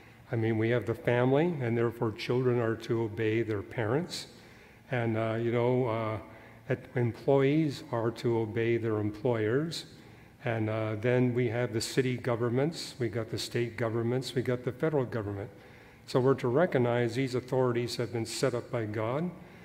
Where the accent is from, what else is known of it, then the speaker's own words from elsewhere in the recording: Scotland, United Kingdom; My sons wanted to know, being a Scotsman, if I was descended.